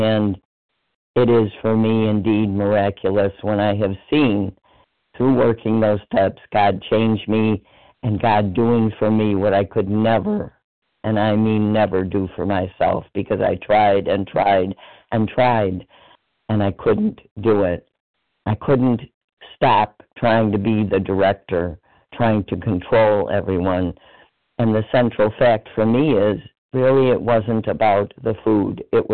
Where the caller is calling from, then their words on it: Illinois, United States; I'm so sorry. I'm from Illinois.